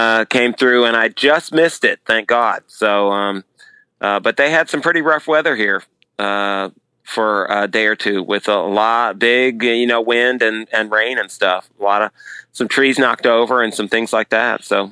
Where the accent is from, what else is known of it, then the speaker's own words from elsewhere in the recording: Bradenton, Florida, United States; I am. I'm at my sister's house in my hometown. Yeah, Bradenton.